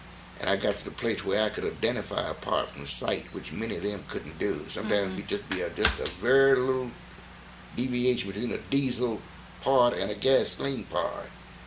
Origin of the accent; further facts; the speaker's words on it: Asheville, North Carolina, United States; Now, I'm from Asheville, you know.